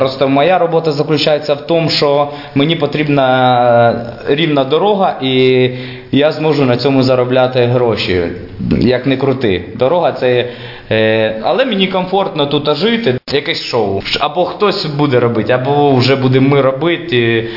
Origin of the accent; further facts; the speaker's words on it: Lebedyn, Sumy Oblast, Ukraine; перше місто, це моє рідне місто, в якому я б жив би все життя. Це Лебедин.